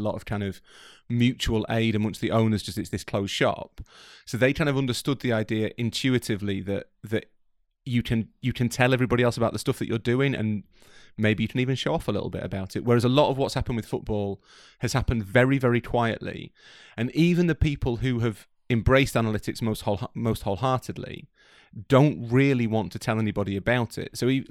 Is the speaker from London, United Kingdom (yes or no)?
no; Yorkshire and the Humber, United Kingdom; No, I'm from Yorkshire, so that wouldn't appeal to the vast majority of listeners, unfortunately.